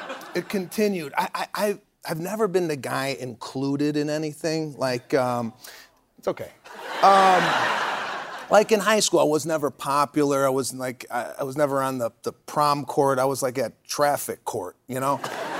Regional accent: Chicago, Illinois, United States; So I grew up in Chicago, northwest suburbs. I went to the preschool near where I lived.

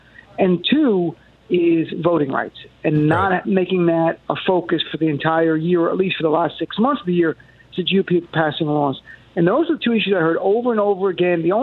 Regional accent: New Jersey, United States; or growing up in Jersey, I was

